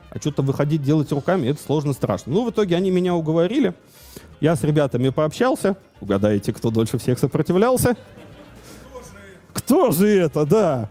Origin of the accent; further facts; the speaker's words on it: Saint Petersburg, Russia; И я как человек из Питера, я решил, что давайте мы сделаем второй ивент в Питере.